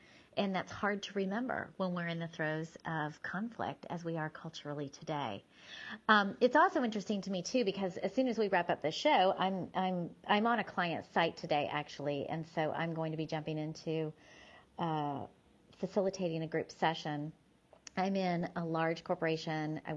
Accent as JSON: {"language": "English", "country": "United States", "said": "Patriotism to me as an American is really taking pride in how generous and beautiful and free, right?"}